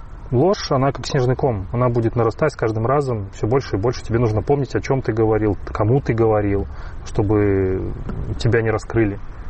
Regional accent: Belarus; выражают все белорусы, да, и, в принципе, весь мир. И белорусы те, которые находятся сейчас за пределами Беларуси

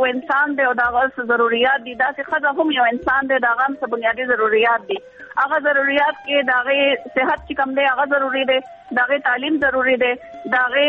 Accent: Dir, Khyber Pakhtunkhwa, Pakistan; زه خپله چونکې د دیر نه یم

